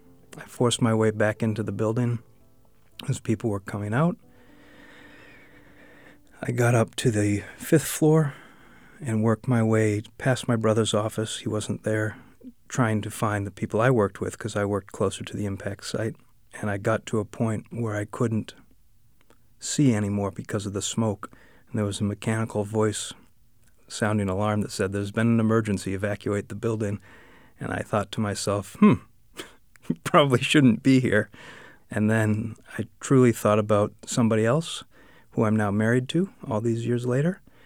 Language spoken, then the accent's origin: English; Laconia, New Hampshire, United States; I'm from Laconia, New Hampshire. I'm 40 years old